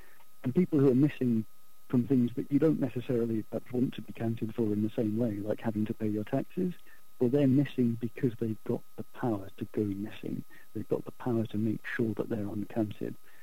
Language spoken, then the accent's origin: English; United Kingdom; I'm British, obviously